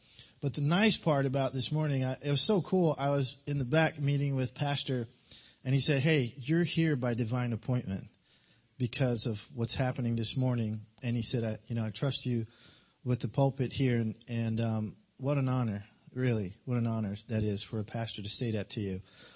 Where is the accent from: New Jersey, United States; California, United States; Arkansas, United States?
New Jersey, United States; I know you're from England, but I'm from Jersey.